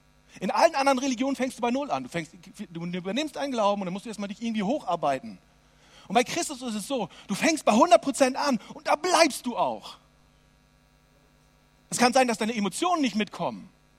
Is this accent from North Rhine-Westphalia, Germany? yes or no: no; Lower Saxony, Germany; Also ich komme aus dem Herzen Ostfrieslands. Ja? Da bin ich groß geworden.